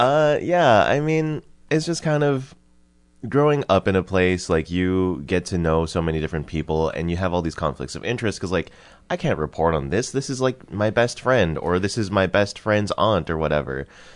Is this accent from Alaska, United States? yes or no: yes; Dillingham, Alaska, United States; now in Kodiak, United States; growing up in Dillingham, obviously I'm going to have a lot of issues with it.